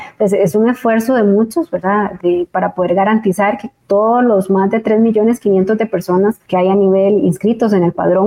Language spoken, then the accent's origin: Spanish; Costa Rica; como costarricenses igual tenemos el derecho, ¿verdad?, a escoger quién nos represente